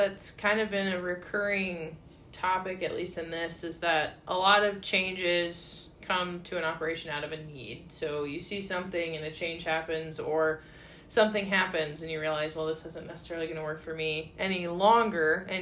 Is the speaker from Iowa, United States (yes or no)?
yes; Iowa, United States; I mean, I'm from Northwest Iowa. We've got corn, soybeans, you know, pasture sprinkled in between on the land you can't farm.